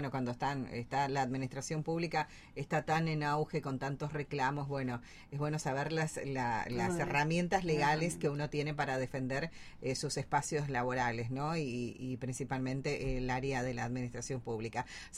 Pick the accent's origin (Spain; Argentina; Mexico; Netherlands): Argentina